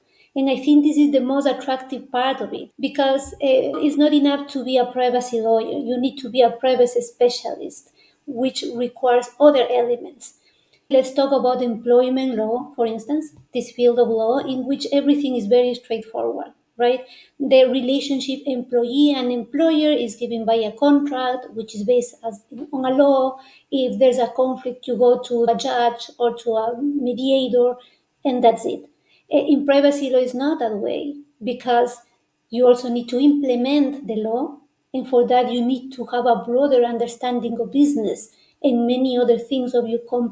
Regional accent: Ecuador; And in my home country, Ecuador, the first data protection law is from 2021.

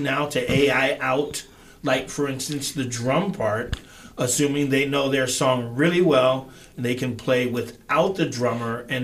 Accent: Altadena, California, United States; I grew up in Altadena. Altadena is going to be returning from the ashes, of course. And from there, I grew up around music.

